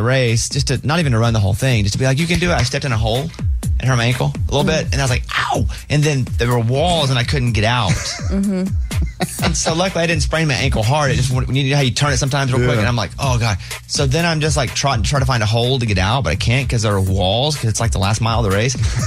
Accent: Michigan, United States; I'm from Michigan.

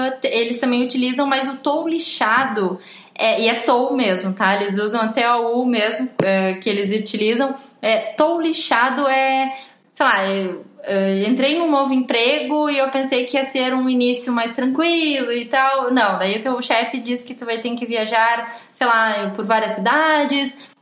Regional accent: Brazil; now in Portugal; ok, eu vim do Brasil. O Brasil, na minha opinião, enfim, ele não me satisfaz por várias coisas, e é por isso que eu optei por migrar. E quando eu cheguei aqui em Portugal, eu acho tudo maravilhoso.

